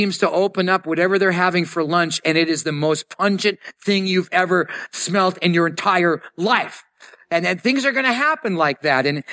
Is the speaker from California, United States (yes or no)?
yes; San Diego, California, United States; When I was growing up in San Diego, we lived in a apartment complex growing up.